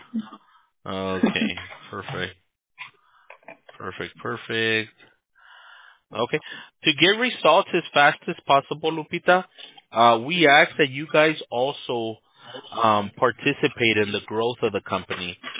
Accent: United States; born there; My parents are both born in Mexico, pero yo soy nacido acá.

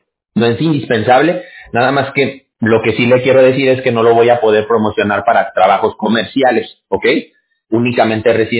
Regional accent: Aguascalientes, Mexico; Yo vivía en la capital, en Aguascalientes. No sé qué tanto ubique usted la ciudad de Aguascalientes y las colonias, pero yo me crié en Las Huertas.

